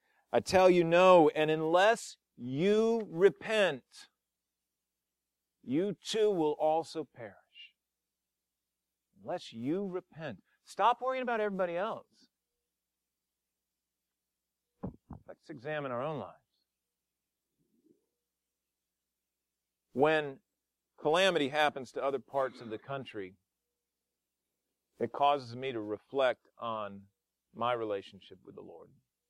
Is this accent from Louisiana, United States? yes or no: yes; New Orleans, Louisiana, United States; where are you from? I said, New Orleans.